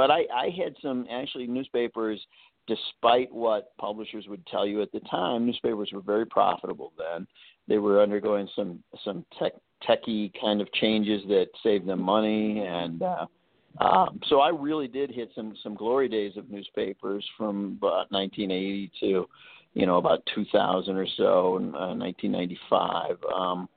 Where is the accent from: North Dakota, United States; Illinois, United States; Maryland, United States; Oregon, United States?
Illinois, United States; Chicago; It's a pretty conventional life. I grew up in Chicago.